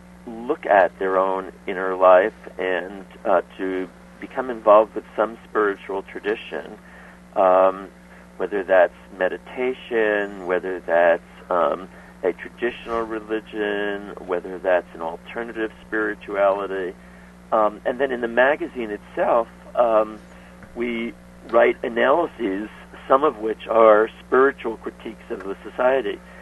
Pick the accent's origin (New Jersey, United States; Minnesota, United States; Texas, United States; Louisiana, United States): New Jersey, United States; Newark; Oh, well, I grew up in Newark, New Jersey.